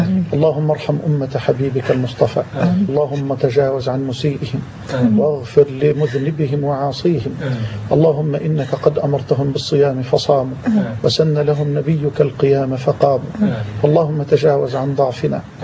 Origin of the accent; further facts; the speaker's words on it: Egypt; واجعل بلدنا مصر أمنا أمانا سخاء رخاء